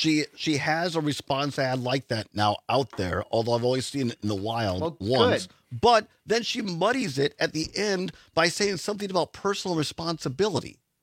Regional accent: Richland Center, Wisconsin, United States; There was a woman from my hometown, Richland Center, who listens to us on WRCE.

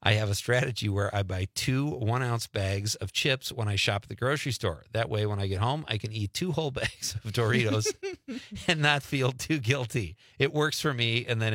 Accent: Marinette, Wisconsin, United States; I'm excited because this guy is from my hometown and where I live right now, Marinette, Wisconsin.

